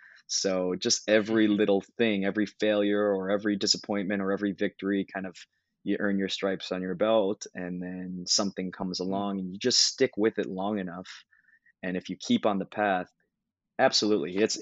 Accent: Minnesota, United States; I grew up in Minnesota.

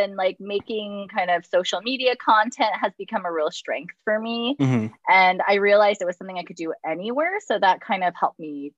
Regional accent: New York, United States; but I'm like, being a New Yorker, you'd be like, they're not working hard enough.

